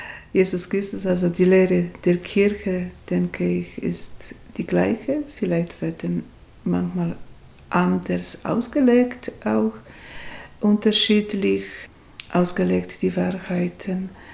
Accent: Poland; now in Switzerland; Ich bin eine Polin, die aber schon lange in der Schweiz lebt

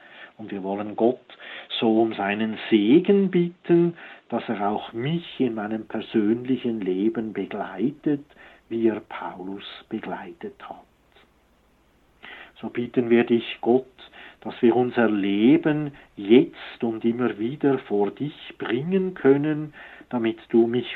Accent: Switzerland; in dem Sinn sind wir Schweizer ja sozusagen auch die Heiden. Wir sind ja nicht Juden gewesen, sondern außerhalb des Judentums aufgewachsen

